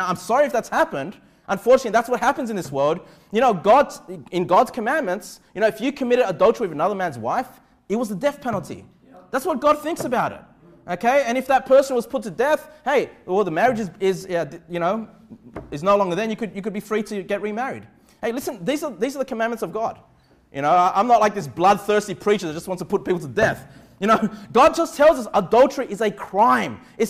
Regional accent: Australia; born there; I was born in Australia, so, you know, I've not experienced this

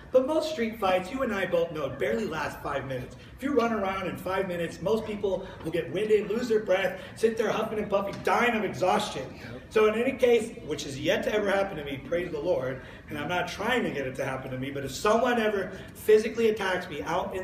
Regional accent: Kapaa, Hawaii, United States; I grew up in Kapaa Elementary, middle, and high school

